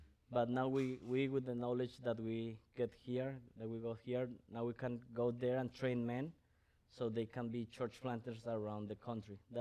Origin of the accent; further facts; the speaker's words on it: Bogotá, Bogotá Capital District, Colombia; also born or lived in Medellín; So I was born in Medellin, but I live all my life in Bogota. That is the capital of the country.